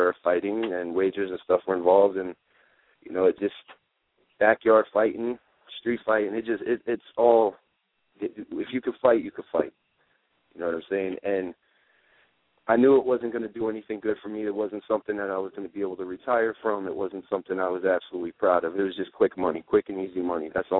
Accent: New Jersey, United States; moved away as an adult; Jersey, growing up in Jersey, you know, I moved here when I was 18. I'm 26 now. Growing up in Jersey, you know, I was always counted as the outcast.

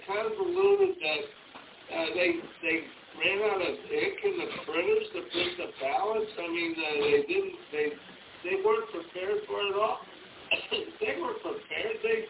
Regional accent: St. Louis, Missouri, United States; For example, I grew up in South St. Louis.

